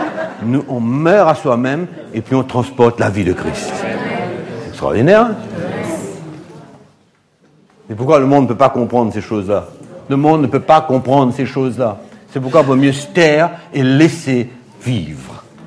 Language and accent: French; Mauritius; Je ne suis pas un Sud-Africain, moi, je suis un vrai Mauricien.